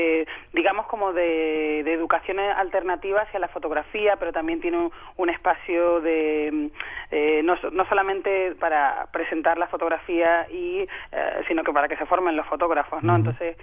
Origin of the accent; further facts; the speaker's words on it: Spain; Yo soy, sí, de Guinea Ecuatorial. Uh-huh. Y claro, o sea, criándome en España, yo nací en España y criándome en España